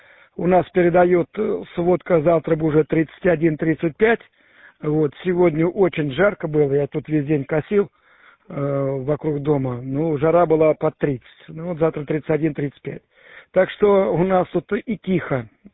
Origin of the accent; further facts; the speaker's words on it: Balashov, Saratov Oblast, Russia; Земляки, в общем-то, в принципе, земляки, хотя я из Балашова